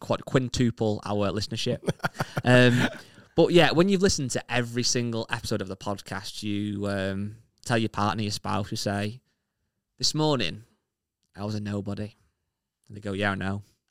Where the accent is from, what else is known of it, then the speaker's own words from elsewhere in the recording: New Hampshire, United States; And I am away from home on clinical experience for 10 weeks in Florida. And I'm from New Hampshire. I'm down here all alone.